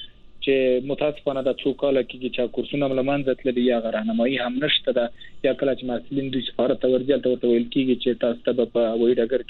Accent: Wardak, Afghanistan; moved away as an adult; now in India; زه اصل کې د وردګو د ولایت څخه یم او دلته مې لوړ زده کړې کړي دي او تر پنځه کاله کېږي په هند کې یم.

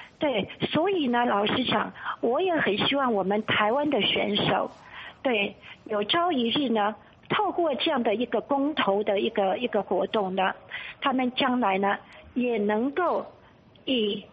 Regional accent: China; 我说 I'm Chinese

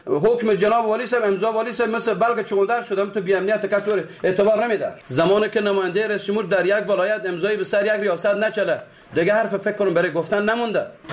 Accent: Afghanistan; ما از افغانستان هستیم و به هیچ قوم نباید وابسته باشیم،

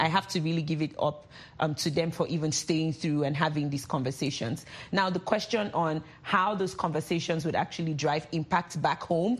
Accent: Nigeria; as Nigerian

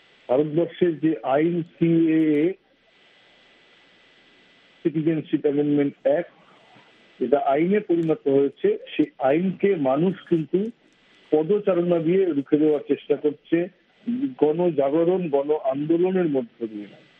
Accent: Kolkata, West Bengal, India; এই বিষয়টাতে আমি কলকাতার একজন যুবক বলুন

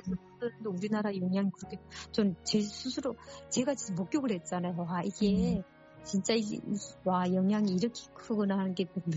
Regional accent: North Korea; accent: North Korean dialect; now in South Korea; 저 면접하는 과정에 제가 북한 사투리가 나왔나 봐요. 그러니 중국 사람인가 그러더라고요. 그래서 저보고 교포는 안 쓴다 하더라고요. 교포가 아니고 세토민입니다.

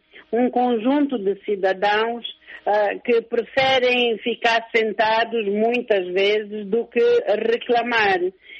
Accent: Huíla, Angola; born there; Eu sou de lá. O meu umbigo caiu lá. Na Uila.

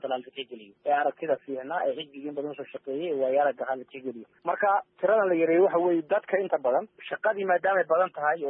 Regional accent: Somali Region, Ethiopia; Itoobiyaan baan nahay Soomaali baan nahay

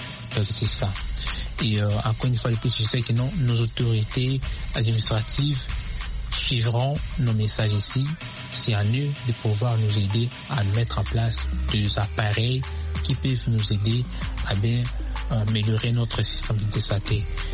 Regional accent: DR Congo; notamment de chez nous, en RDC.

